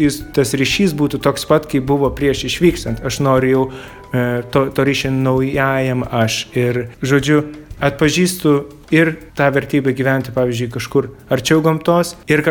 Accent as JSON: {"language": "Lithuanian", "town": "Vilnius", "region": "Vilnius County", "country": "Lithuania", "tie": "born or raised there", "said": "aš gimiau Vilniuje, užaugau ir... čia ne jo gimtinė, mano gimtinė Vilnius, bet ne jo."}